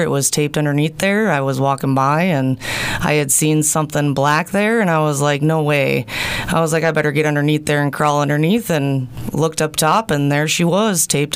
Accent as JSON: {"language": "English", "region": "Minnesota", "country": "United States", "tie": "born or raised there", "said": "In my hometown, we do something like that in Minnesota."}